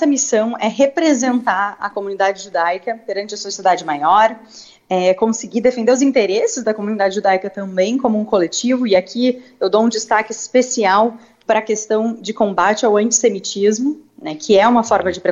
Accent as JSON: {"language": "Portuguese", "region": "Rio Grande do Sul", "country": "Brazil", "said": "somos brasileiros, somos rio-grandenses com muito orgulho"}